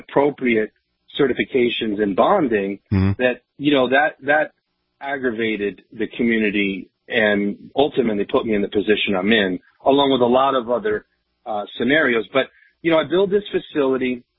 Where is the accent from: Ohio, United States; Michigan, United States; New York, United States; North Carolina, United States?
New York, United States; now in Vermont, United States; you know, for me personally, you know, I grew up in New York. You know, everybody in my neighborhood was a little bit of everything.